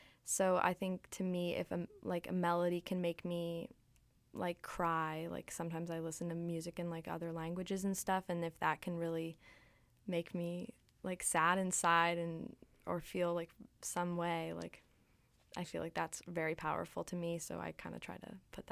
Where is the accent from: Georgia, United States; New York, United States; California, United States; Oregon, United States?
California, United States; I'm from California, originally.